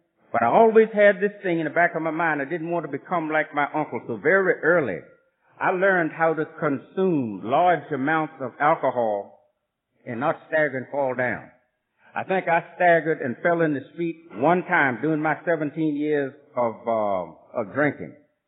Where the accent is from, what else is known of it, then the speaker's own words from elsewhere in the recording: Virginia, United States; But to go back a bit, I was born and raised in Virginia on a tobacco plantation.